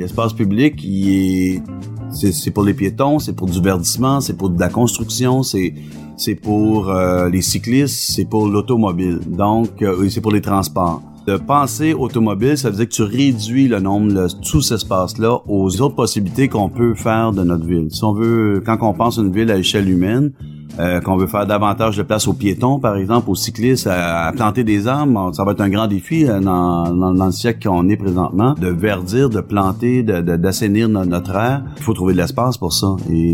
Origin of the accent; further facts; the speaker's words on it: Saint-Jean-sur-Richelieu, Quebec, Canada; Moi, je viens de Saint-Jean-sur-Richelieu, mais c'était pas la banlieue.